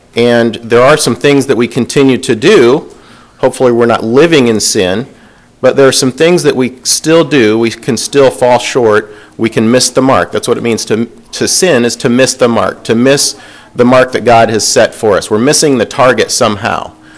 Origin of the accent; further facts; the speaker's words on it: Iowa, United States; now in Kansas City, United States; So we're all transplants from Iowa through various means, and so glad to be here with you.